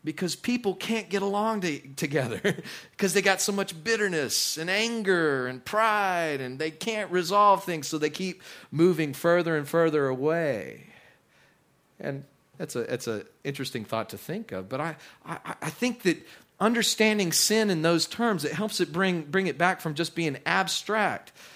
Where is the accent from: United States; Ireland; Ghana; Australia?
United States; Texas; Now, years ago, I grew up in West Texas, and I had known some people that lived in New Orleans before.